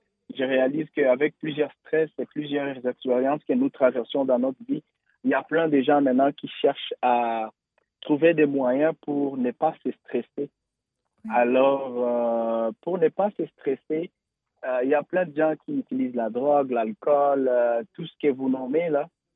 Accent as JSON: {"language": "French", "country": "DR Congo", "said": "chez nous, en République démocratique du Congo, on a vécu ça toute la vie."}